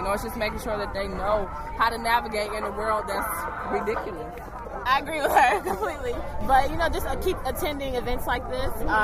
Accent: Cleveland, Ohio, United States; Ohio, Cleveland.

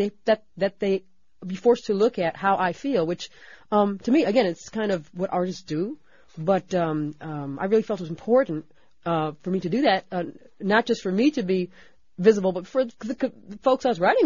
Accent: Los Angeles, California, United States; I didn't know the politics of art when I was growing up in South Central.

